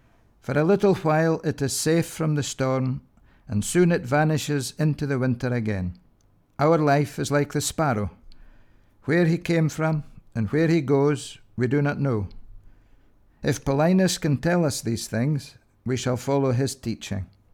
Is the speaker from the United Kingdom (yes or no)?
yes; Inverallochy, Scotland, United Kingdom; I had a very memorable, moving experience at my home village in Aberdeenshire, in Verallachie.